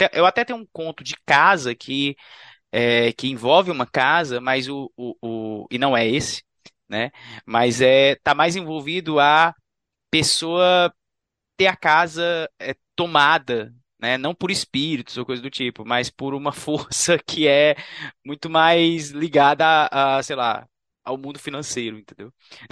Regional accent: Brazil; Eu penso muito sobre o que me aterroriza como brasileiro, sabe?

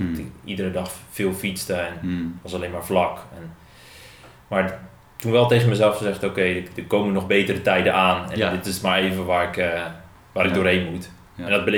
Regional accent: England, United Kingdom; accent: English; Dutch is a second language; En dan komen ze er al snel achter, vaak door mijn Engelse accent, dat je niet daar vandaan komt.

